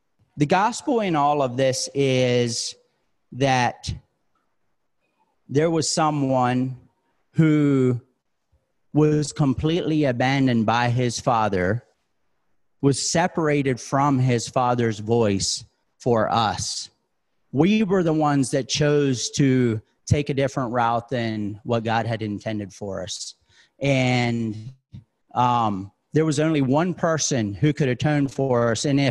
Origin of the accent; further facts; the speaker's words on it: Pennsylvania, United States; So I don't know how many of y'all knew I grew up in Pennsylvania. So I grew up a farm kid back in Pennsylvania.